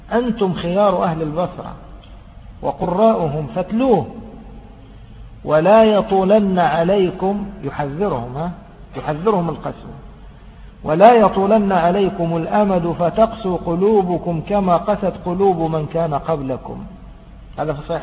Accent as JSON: {"language": "Arabic", "country": "Egypt", "said": "يعني عندنا في مصر في خاصة في الصعيد"}